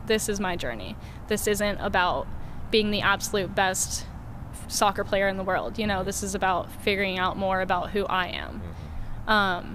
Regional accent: San Diego, California, United States; also born or lived in North Carolina; I grew up in San Diego.

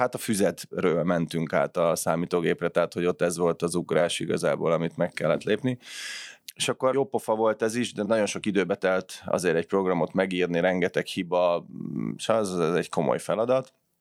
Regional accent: Budapest, Hungary; 1979-ben születtem Budapesten, a külvárosban 16 és 15. kerületben laktunk, és vagyis itt laktak a szüleim

